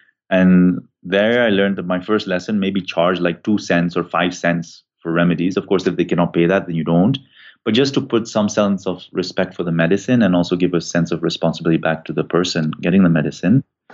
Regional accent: Nanyuki, Laikipia County, Kenya; born there; moved away; I was born in Nanyuki. It's a little town by the equator in Kenya.

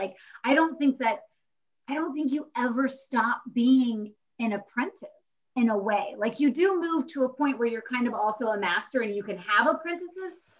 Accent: North Carolina, United States; I've been doing more relief work back home because I'm from North Carolina.

